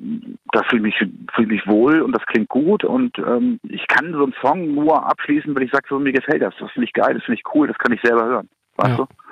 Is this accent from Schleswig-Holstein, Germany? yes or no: yes; Kiel, Schleswig-Holstein, Germany; Ich komme aus Kiel, ist klar